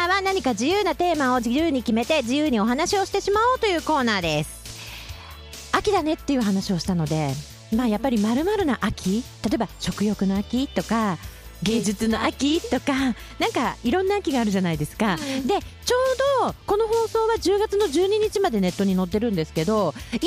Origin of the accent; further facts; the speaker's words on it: Shizuoka, Japan; 私静岡出身なんだけど